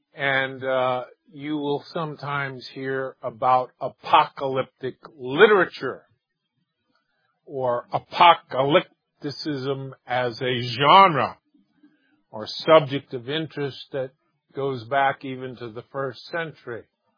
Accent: Omaha, Nebraska, United States; I said I grew up in Omaha, Nebraska.

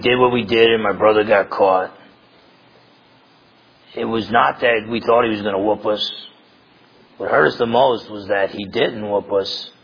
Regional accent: New Jersey, United States; I grew up in Essex County, New Jersey.

